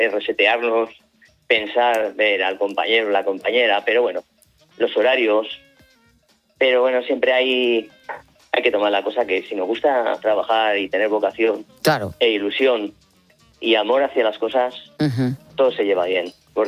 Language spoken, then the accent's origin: Spanish; Valencia, Valencian Community, Spain; yo soy de Valencia, atrás